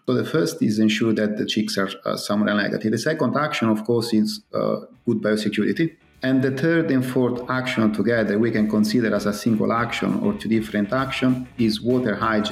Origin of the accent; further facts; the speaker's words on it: Italy; English is a second language; now in United Kingdom; The only difference is that I'm originally from Italy, and I was not expecting me to move to UK and to be a poultry vet in UK rather than in Italy.